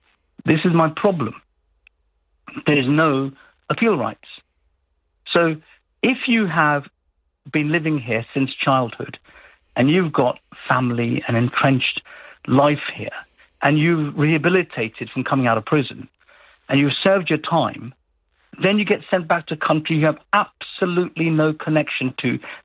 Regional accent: United Kingdom; We, as British people, treat everyone fairly

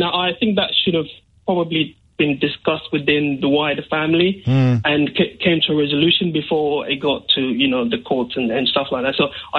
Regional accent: Ghana; I was born and raised in Ghana, and I went to boarding school in Ghana as well.

